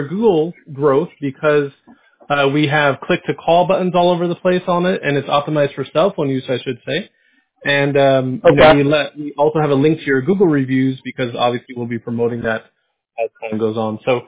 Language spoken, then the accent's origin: English; California, United States; I know that when I said I was from California, you thought I was going to jump out of the water with the ice.